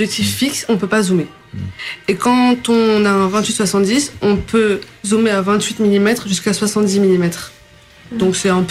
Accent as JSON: {"language": "French", "country": "Portugal", "lives_now": "France", "said": "Les gens, quand ils voient que je suis portugaise"}